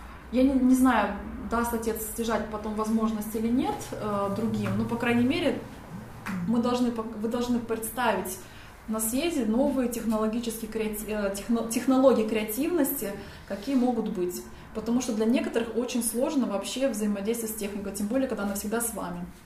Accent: Russia; Ну вот я из России, видите, мне одной только дали.

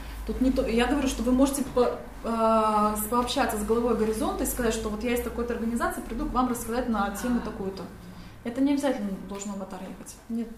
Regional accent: Russia; Ну вот я из России, видите, мне одной только дали.

